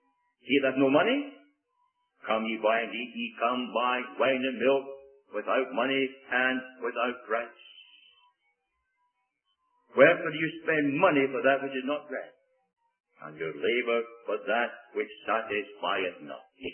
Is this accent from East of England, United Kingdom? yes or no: no; Edinburgh, Scotland, United Kingdom; the captain was from Glasgow and I was from Edinburgh. And we were the only two Scotsmen aboard that ship.